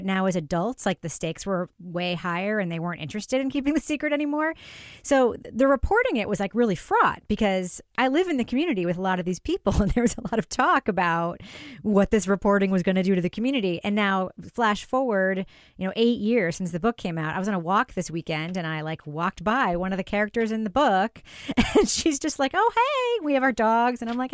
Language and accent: English; New York, United States; growing up in New York, I remember a lot of crime stories.